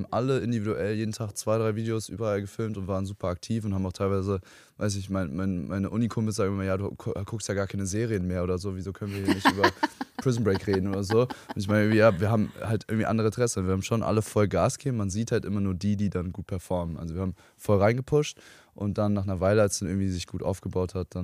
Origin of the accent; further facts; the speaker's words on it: Frankfurt, Hesse, Germany; Wir kommen alle aus der Area von Frankfurt